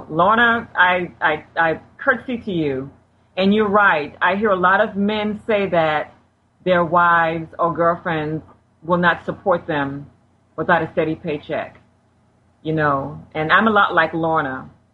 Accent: Charleston, South Carolina, United States; Everyone, if you are in the area in Charleston, South Carolina, my hometown, please join us at the Charleston CariFest.

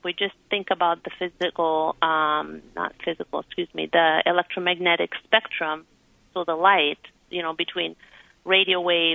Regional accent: Italy; now in United States; You know, I grew up in Italy and then moved to the States.

